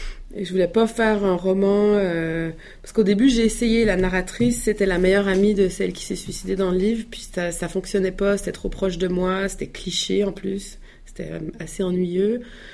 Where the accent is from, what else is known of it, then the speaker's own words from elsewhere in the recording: Quebec, Canada; now in France; mon mari est français, mon fils est français, et moi je suis québécoise.